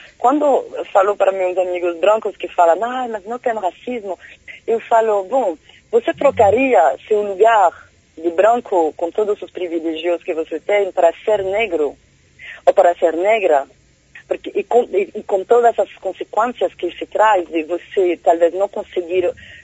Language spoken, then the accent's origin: Portuguese; France; Portuguese is a second language; now in Brazil; eu, como negra, como francesa